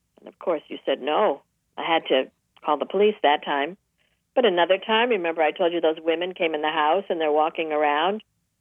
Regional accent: Chicago, Illinois, United States; now in Rye, United States; And I said, well, you know, I'm from Chicago.

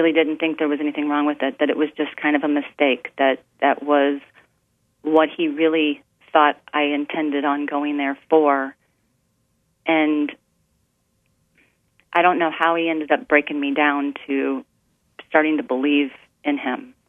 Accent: St. Louis, Missouri, United States; since I was from St. Louis

